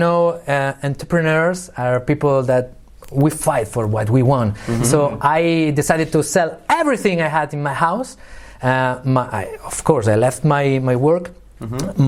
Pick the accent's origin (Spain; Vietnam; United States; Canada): Spain; Barcelona, Catalonia; English is a second language; I'm from Barcelona.